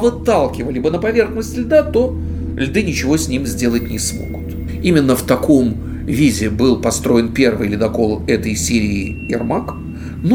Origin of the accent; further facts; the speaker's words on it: Saint Petersburg, Russia; или института, как мы, петербуржцы, по привычке его называем